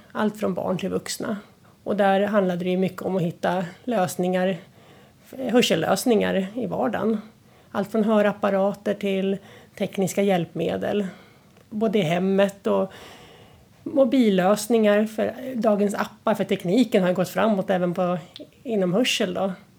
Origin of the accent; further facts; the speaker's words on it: Stockholm, Stockholm County, Sweden; now in Hälsingland, Sweden; i grund och botten så är jag från Stockholm och det brukar höras med min dialekt. Även om den är lite blandad med lite hälsingemål. För det är där jag bor i dagsläget då, i Hälsingland.